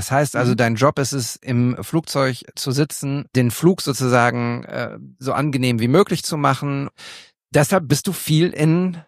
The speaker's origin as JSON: {"language": "German", "town": "Münster", "region": "North Rhine-Westphalia", "country": "Germany", "tie": "born or raised there", "said": "ich komme ja gebürtig aus Münster, und in Münster, in der Nähe von Münster, gibt's den Flughafen."}